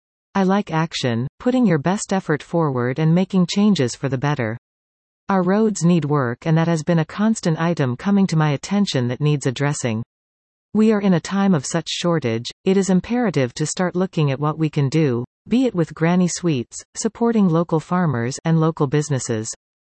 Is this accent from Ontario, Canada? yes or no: yes; Ramara, Ontario, Canada; I was raised in Remara and am proud to say I live here. It is an environment of homes, lakes, farms, businesses and large community strength.